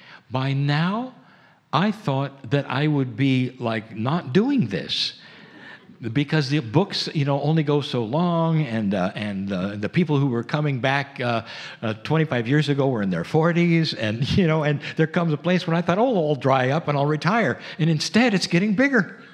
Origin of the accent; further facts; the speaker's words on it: United States; people in general in America, because I'm American, I can say, are less afraid of the establishment.